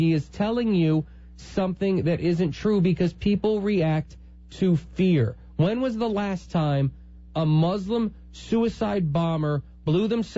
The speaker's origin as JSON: {"language": "English", "region": "the South", "country": "United States", "said": "I'm from the South. I'm from the South."}